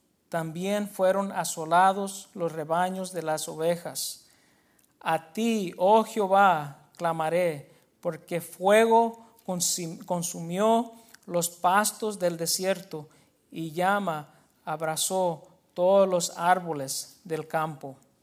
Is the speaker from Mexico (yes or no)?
yes; Mexico; Medio que nunca he escuchado de eso y soy mexicano, hermano.